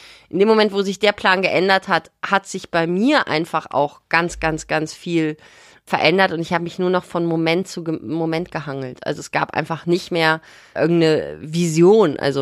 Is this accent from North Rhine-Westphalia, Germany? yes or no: yes; Bonn, North Rhine-Westphalia, Germany; Und der Kontext, wo wir groß geworden sind in Bonn